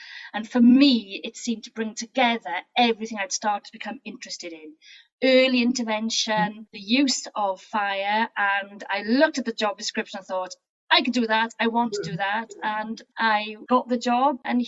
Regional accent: Wales, United Kingdom; Perhaps first and foremost, I'm a Welsh woman. So I'm a child of the 1970s, brought up in a small mining town called Aberdeen, South Wales Valleys.

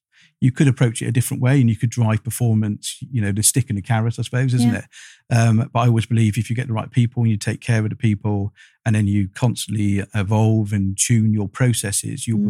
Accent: South West England, United Kingdom; So predominantly for most of my childhood, we grew up in Wiltshire.

